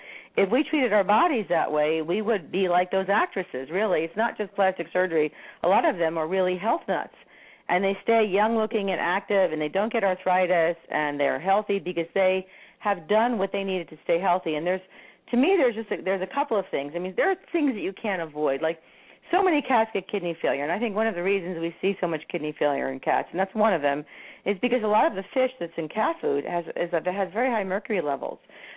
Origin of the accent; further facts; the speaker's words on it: New Jersey, United States; I got into medical school but not veterinary school because I was from New Jersey